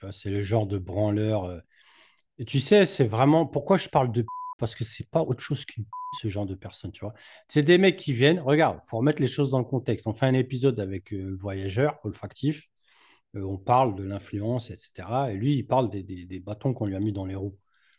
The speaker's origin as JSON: {"language": "French", "town": "Créteil", "region": "Île-de-France", "country": "France", "tie": "born or raised there", "said": "Personnellement, j'ai grandi au Montmélie, à Créteil."}